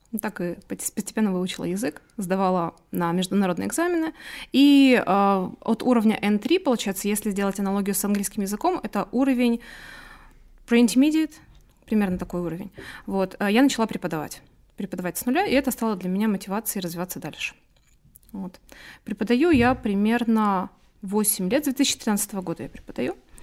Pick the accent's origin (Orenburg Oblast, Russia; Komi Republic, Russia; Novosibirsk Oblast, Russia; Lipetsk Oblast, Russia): Komi Republic, Russia; Syktyvkar; Я родилась в Сыктывкаре.